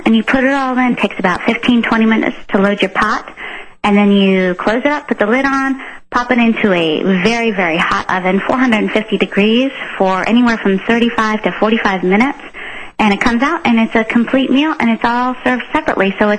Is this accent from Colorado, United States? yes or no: yes; Colorado, United States; Well, actually, Tom, I'm from Colorado. This is my first appearance in the Northwest.